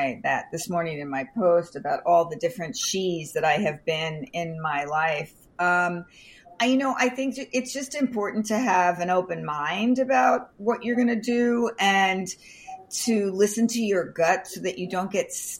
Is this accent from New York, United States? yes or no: yes; Staten Island, New York, United States; born there; now in Los Angeles, United States; I was born in Staten Island, New York.